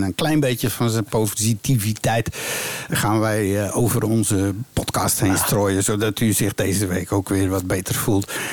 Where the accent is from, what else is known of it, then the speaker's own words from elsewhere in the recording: Woerden, Utrecht, Netherlands; Ja, ik ben opgegroeid in Woerden, dat is ook een kaasstad, hè?